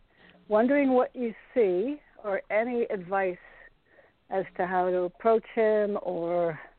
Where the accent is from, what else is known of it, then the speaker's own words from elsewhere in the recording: Connecticut, United States; from Connecticut.